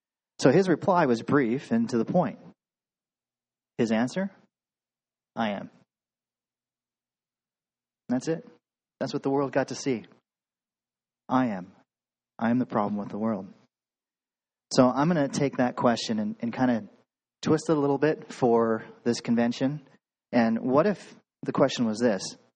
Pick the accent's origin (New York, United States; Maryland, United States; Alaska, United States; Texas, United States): Alaska, United States; Anchorage; born there; So I was born in Anchorage, and I was born into a family